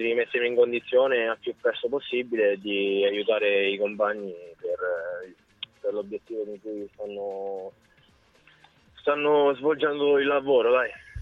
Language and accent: Italian; Ascoli Piceno, Marche, Italy; quando vado in campo non è che sto a pensare che sono di Ascoli